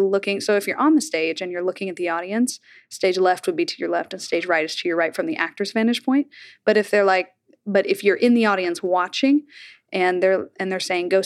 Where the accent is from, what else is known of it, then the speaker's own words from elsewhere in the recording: Bartlesville, Oklahoma, United States; So I grew up in Bartlesville. So Tulsa Drillers is probably about a 50-minute drive.